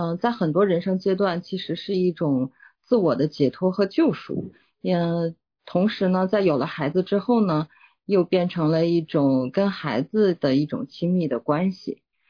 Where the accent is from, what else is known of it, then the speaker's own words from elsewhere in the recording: Northeast China, China; born there; 因为我出生在我们那个东北，这样父母双职工都是这个国企